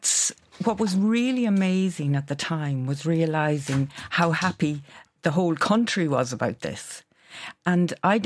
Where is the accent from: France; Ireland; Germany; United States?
Ireland; this is part of who we are as Irish people.